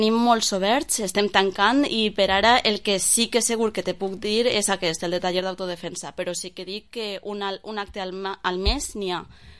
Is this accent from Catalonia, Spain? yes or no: no; Almassora, Valencian Community, Spain; Jo, per exemple, soc d'Almassora